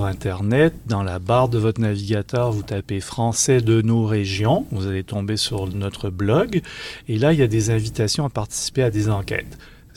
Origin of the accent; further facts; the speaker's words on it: Quebec, Canada; moved away; Moi, ça fait très longtemps que je suis parti du Québec. Je suis parti du Québec en 1987.